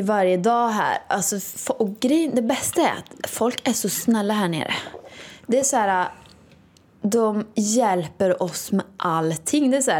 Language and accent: Swedish; Åmål, Västra Götaland County, Sweden; här är det ju mer som Åmål då, där jag kommer ifrån.